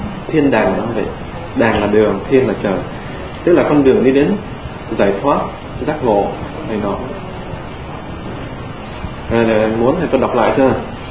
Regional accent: France; Quý vị nào không biết tôi thì tôi giới thiệu là tôi bên Pháp sang, không phải Mỹ. Tôi là dân Pháp.

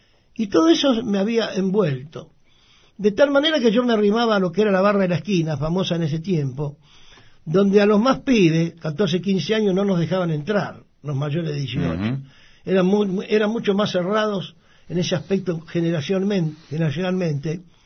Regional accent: Buenos Aires, Argentina; Yo nací en Buenos Aires, en la capital, en el barrio.

